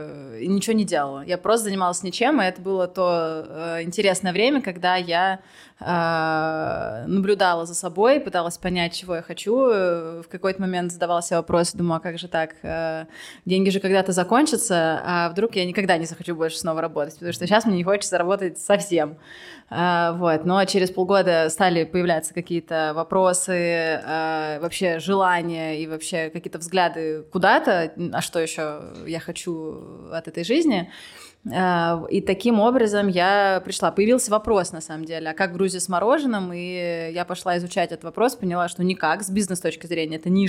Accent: Moscow Oblast, Russia; Я родилась в Подмосковье. Выросла в небольшом городе. Потом после окончания школы переехала в Москву. И всю большую часть осознанной жизни жила в Москве

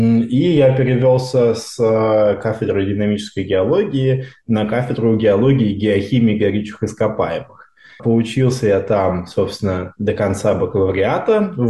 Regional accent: Moscow Oblast, Russia; Я из Подмосковья учился в обычной школе, которая потом стала лицеем.

